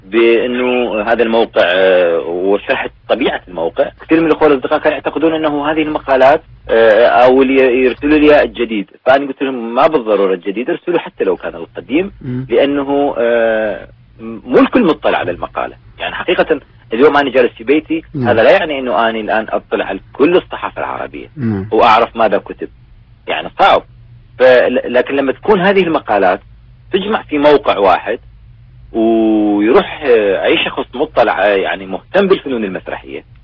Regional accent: Iraq; moved away; يعني أنا واحد من الناس طلعت من العراق

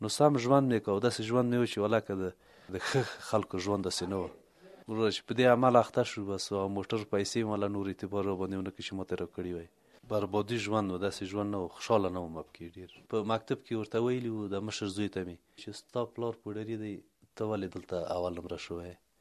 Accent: Ghorband, Parwan, Afghanistan; د پروان د ولایت یمه د غوربند د ولسوالۍ اووه دېرش کلن یمه.

